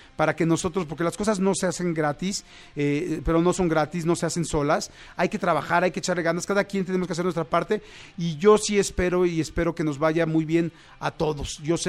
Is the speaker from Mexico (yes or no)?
yes; Mexico; nosotros como mexicanos